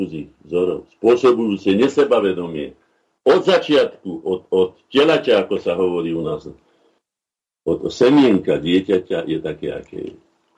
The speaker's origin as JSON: {"language": "Slovak", "region": "Žilina Region", "country": "Slovakia", "said": "Ja si spomínam u nás na Orave, kde rodisko mojej mami, že ešte chlapi, ktorí chodili na týždňovky do Ostravsko-Karvinských baní"}